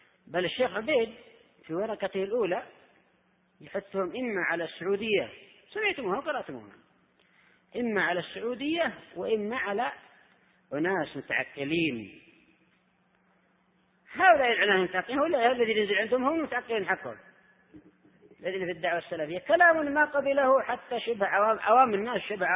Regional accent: Yemen; بعض النساء عندنا في اليمن يقولون هؤلاء مفتونون

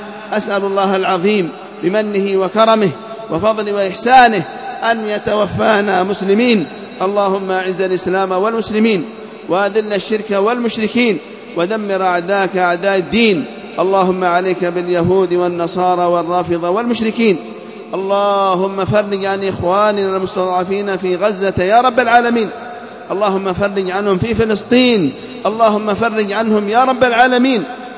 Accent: Yemen; في بلادنا اليمن

